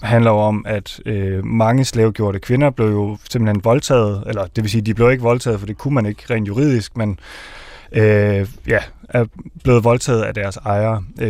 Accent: Region of Southern Denmark, Denmark; hvis jeg så siger, at jeg er fra Sønderjylland

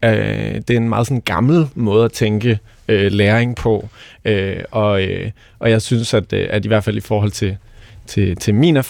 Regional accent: Region of Southern Denmark, Denmark; jeg er vokset op på Fyn

